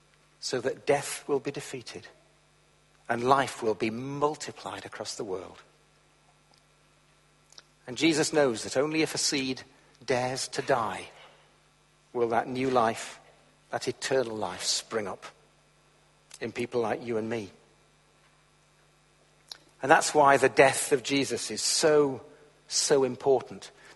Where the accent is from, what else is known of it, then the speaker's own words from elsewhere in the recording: United Kingdom; We all know the answers, don't we? We're British.